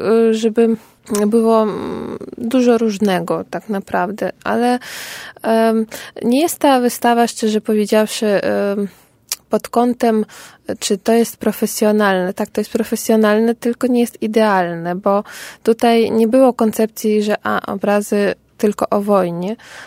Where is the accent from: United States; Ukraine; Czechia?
Ukraine; Jestem dumna, że jestem Ukrainką